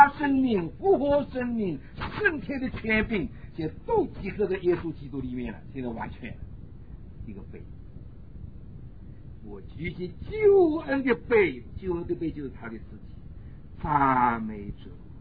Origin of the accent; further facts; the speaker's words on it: China; 我们中国人老是说那个别的种族的人啊，味道不好说